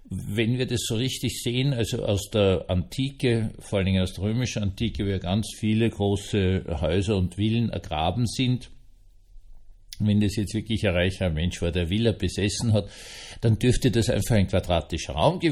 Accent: Austria; als Österreicher

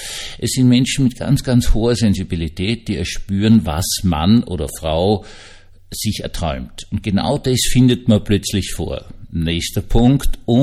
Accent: Austria; wir hatten schon wieder einen Frauenmord und können als Österreicher wenigstens auf eine stolz sein.

